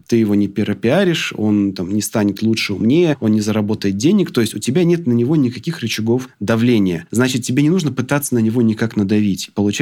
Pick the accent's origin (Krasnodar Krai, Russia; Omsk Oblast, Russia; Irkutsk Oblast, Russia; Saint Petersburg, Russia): Krasnodar Krai, Russia; Krasnodar; А я тоже из Краснодара.